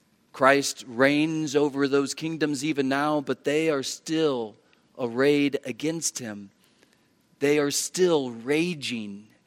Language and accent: English; United States; Hey, and it's true. I am an American.